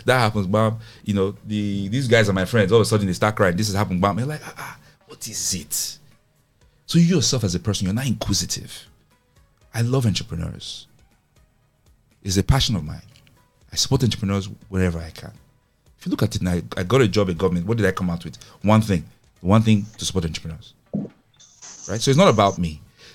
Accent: Nigeria; As Nigerian technologists, we should know who CPN is.

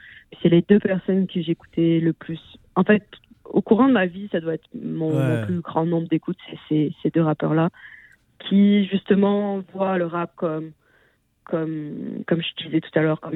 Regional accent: France; now in Canada; je connais pas la réalité actuelle de l'éducation dans les écoles et encore moins au Québec parce que j'ai grandi en France.

